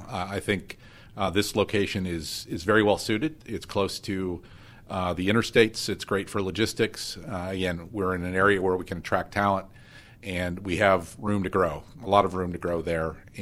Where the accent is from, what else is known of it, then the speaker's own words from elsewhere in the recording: Erie, Pennsylvania, United States; I was born and raised in Erie, as I said.